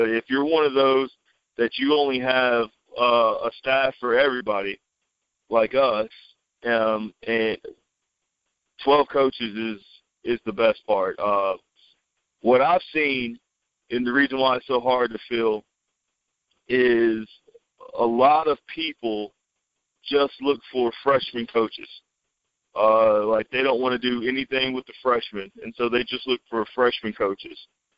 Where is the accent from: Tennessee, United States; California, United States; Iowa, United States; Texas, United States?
Tennessee, United States; also born or lived in Georgia; I am originally from Tennessee, traveled all over as a young kid.